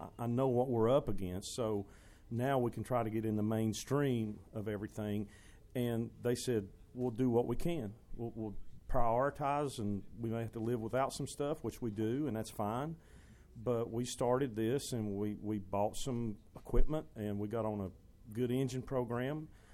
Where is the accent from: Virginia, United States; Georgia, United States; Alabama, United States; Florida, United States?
Virginia, United States; Abingdon; And when I moved back to the Abington, Bristol area, which is my hometown, I went back